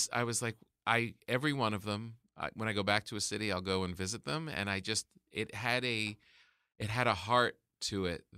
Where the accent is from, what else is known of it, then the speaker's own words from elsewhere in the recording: New Jersey, United States; I'm from New Jersey. Yeah. The beaches there are like mm-hmm. a hidden secret.